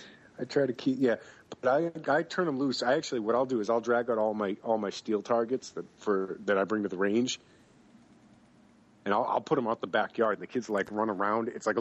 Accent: Texas, United States; originally from North Texas.

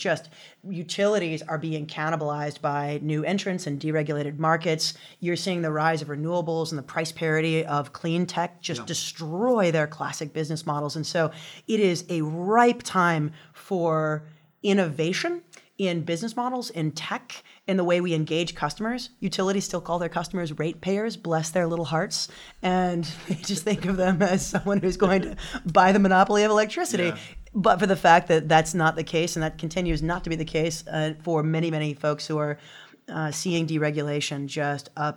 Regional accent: Louisiana, United States; And so just growing up in Louisiana, which is the moniker is the sportsman's paradise, it's a beautiful place.

